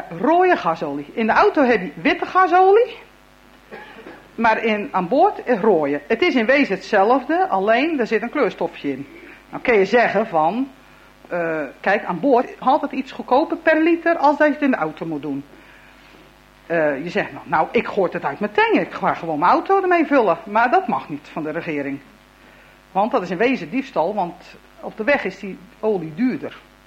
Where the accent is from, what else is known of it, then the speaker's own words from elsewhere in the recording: Netherlands; voor ons als Nederlanders in Duitsland